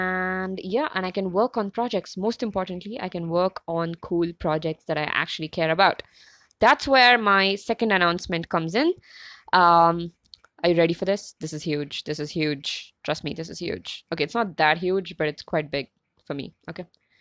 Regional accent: India; And I'm from India. I'm in a city called Bangalore.

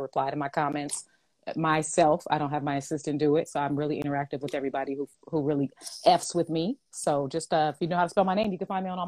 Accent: Inglewood, California, United States

